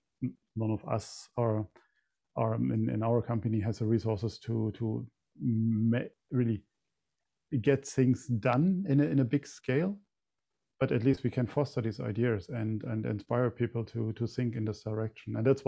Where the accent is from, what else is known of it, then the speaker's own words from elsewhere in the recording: Berlin, Germany; I grew up in East Berlin before the wall came down. So, and I experienced just life there for over 20 years.